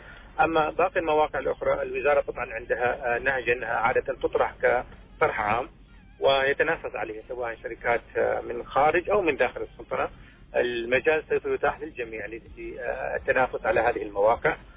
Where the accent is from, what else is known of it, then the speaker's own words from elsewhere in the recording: Oman; عندنا في عمان